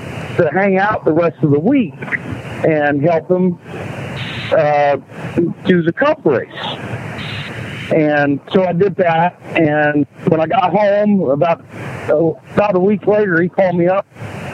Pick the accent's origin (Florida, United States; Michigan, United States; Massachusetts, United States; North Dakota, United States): Florida, United States; Daytona; First of all, I grew up in Daytona, Florida, and so NASCAR has always been